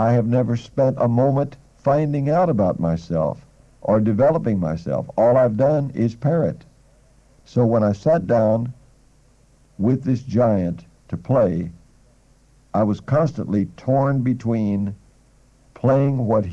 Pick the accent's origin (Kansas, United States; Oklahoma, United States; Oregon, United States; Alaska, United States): Oklahoma, United States; When I was growing up in Oklahoma